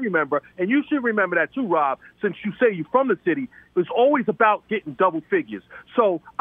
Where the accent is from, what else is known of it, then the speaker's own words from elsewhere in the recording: Brooklyn, New York, United States; When I was a kid, it was always about, and, you know, I come from Brooklyn, so it was all about scoring